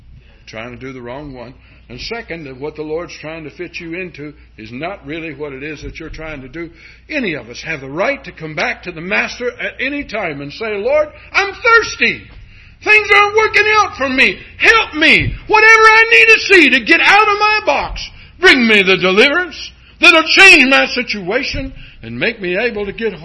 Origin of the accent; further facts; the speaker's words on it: Ireland; Me being able to bawl somebody out because I'm Irish, that's not what God wanted for you or me.